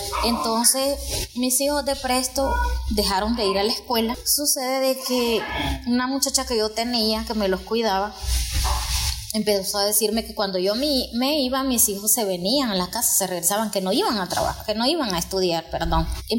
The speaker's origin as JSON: {"language": "Spanish", "country": "El Salvador", "said": "Es una situación bien difícil que como salvadoreños pues vivimos a diario, y hay situaciones extremas que nos obligan a migrar."}